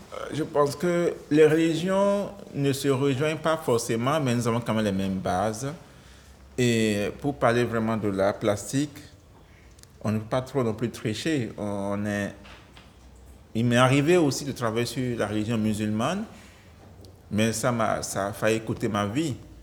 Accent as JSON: {"language": "French", "country": "Benin", "said": "parce que je suis béninois, là, c'est que je viens du Bénin"}